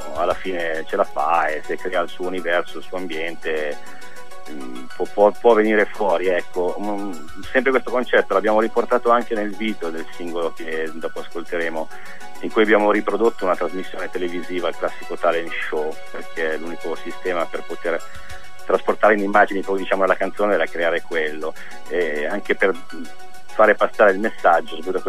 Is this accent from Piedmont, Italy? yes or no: no; Varese, Lombardy, Italy; Noi siamo di Varese, quindi di una piccola, piccola città, che però ha il brutto vizio di sentirsi metropoli